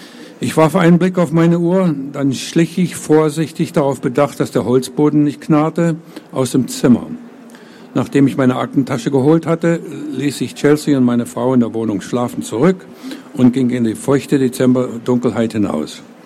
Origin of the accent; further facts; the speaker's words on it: Germany; now in United States; es ist eben nicht mehr meine Heimat. Da gibt es eine ganze Menge gute Sachen, aber gefühlsmäßig bin ich eben nicht mehr Deutscher, weil ich mich tatsächlich dazu gezwungen habe, Amerikaner zu werden. Und das Deutsche für jahrelang verleugnet habe.